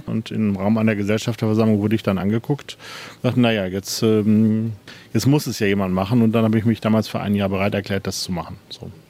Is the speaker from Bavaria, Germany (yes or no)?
no; Gelsenkirchen, North Rhine-Westphalia, Germany; born there; now in Eutin, Germany; ich bin gebürtiger Gelsenkirchener